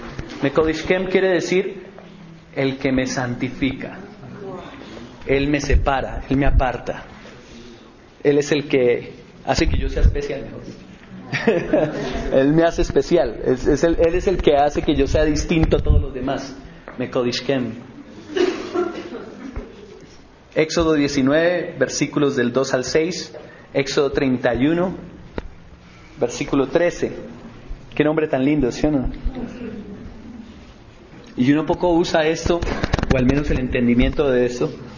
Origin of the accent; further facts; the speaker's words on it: Colombia; lo que nosotros como colombianos especialmente entendemos por paz.